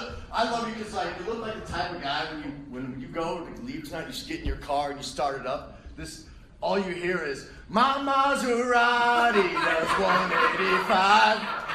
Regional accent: Midwest, United States; I'm from the Midwest. I know all the white trash hits. I used to mow my fucking yard in the back when I was like 8, just listening

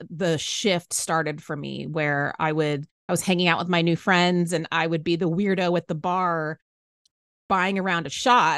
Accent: Texas, United States; So I grew up in Central Texas and I was a stereotypical party girl bartender.

